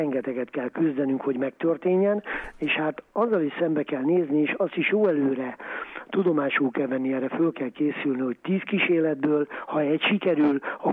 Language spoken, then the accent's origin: Hungarian; Szerencs, Borsod-Abaúj-Zemplén, Hungary; mondom, hogy Szerencsről jöttem